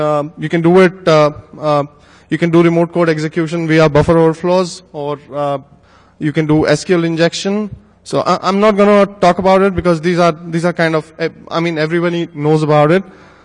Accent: India; So a little bit about me. I'm from India.

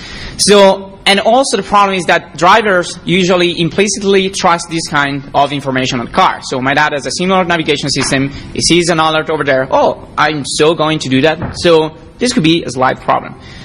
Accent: Italy; I'm from Italy.

